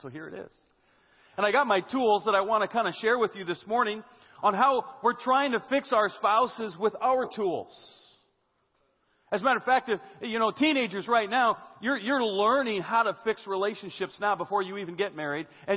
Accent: Iowa, United States; But I'm from Iowa.

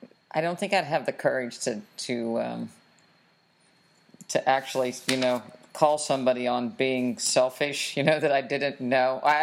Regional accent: West Virginia, United States; I'm from West Virginia, and I never ate fruit that wasn't in a pie

